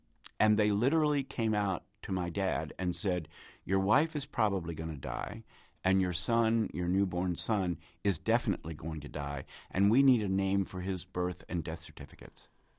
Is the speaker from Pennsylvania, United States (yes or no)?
no; Kentucky, United States; born or raised there